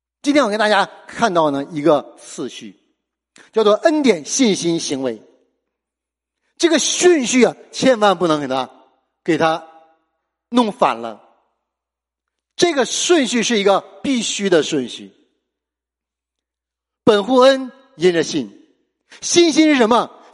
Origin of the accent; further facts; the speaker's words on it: China; 像我们中国人特别喜欢吃，我们逢年过节一定要摆一大桌子的席，对不对？